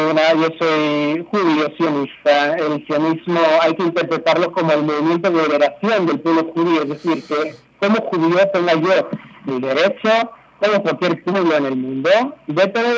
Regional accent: Bilbao, Basque Country, Spain; Yo soy de Bilbao, he tenido, no muy cerca, pero he tenido el terrorismo vasco, el terrorismo de ETA, muy, muy presente, sobre los años que viví en el País Vasco.

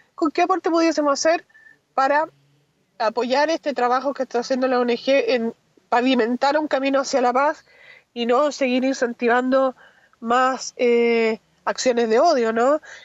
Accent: Chile; Porque nosotros también somos chilenos

